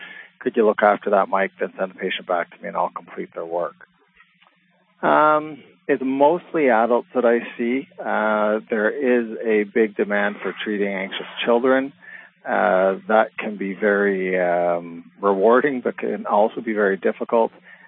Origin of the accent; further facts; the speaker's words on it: Toronto, Ontario, Canada; I was born and raised in Toronto.